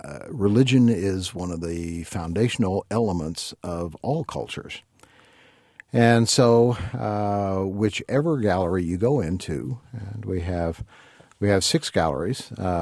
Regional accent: Knoxville, Tennessee, United States; I grew up in Knoxville, Tennessee. Got my undergraduate degree at the University of Tennessee in Knoxville.

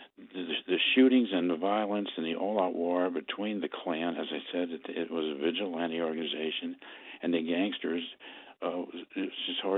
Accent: Belleville, Illinois, United States; And I grew up down in Belleville

